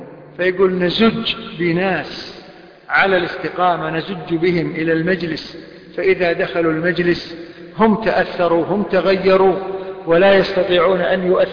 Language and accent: Arabic; Kuwait; لكن اللي راقبناهم عندنا في الكويت إلى اليوم ما رأينا.